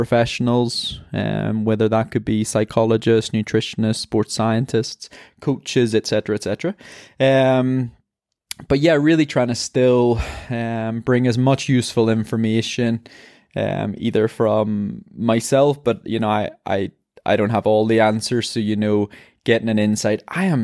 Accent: Ireland; I'm an Irish marathon runner.

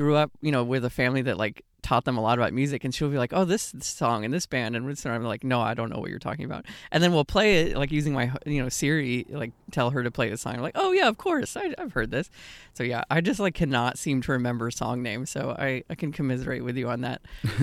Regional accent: Austin, Texas, United States; now in California, United States; Like, I again, this was like that reinforcing this idea growing up in Austin. It was like, yeah, Austin, again, cool city looking back.

